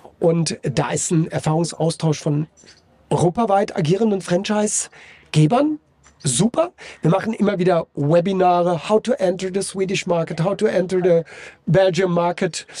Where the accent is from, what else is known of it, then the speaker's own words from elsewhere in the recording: Hesse, Germany; accent: Hessian; selbst wenn ich manchmal ganz, ganz schnell rede und dann auch in meinem hessischen Dialekt.